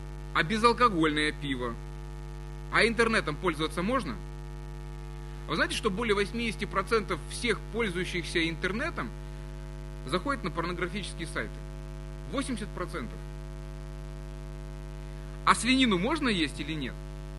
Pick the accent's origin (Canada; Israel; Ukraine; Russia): Ukraine; Crimea; Вы знаете, я родом из Крыма